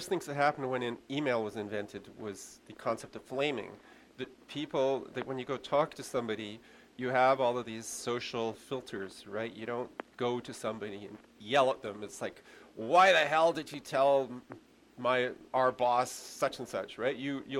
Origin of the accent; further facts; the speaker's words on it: Canada; I was supposed to fall down, even as a Canadian, I was supposed to fall down on one side or the other